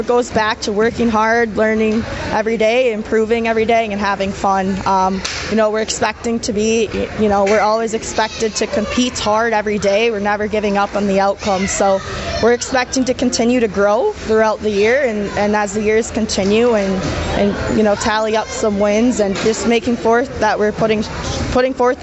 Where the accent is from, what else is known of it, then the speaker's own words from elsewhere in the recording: Beaver Dam, Wisconsin, United States; I grew up playing hockey in Beaver Dam here, learned how to play here, and went on and played college. So it's really awesome just to have the opportunity to be back in my hometown